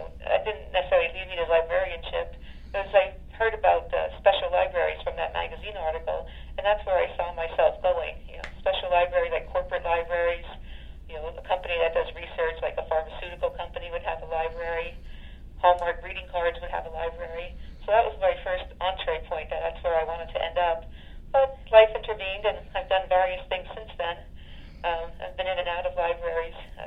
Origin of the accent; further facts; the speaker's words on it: Pennsylvania, United States; I'm from Schuylkill County, and all my family's still here.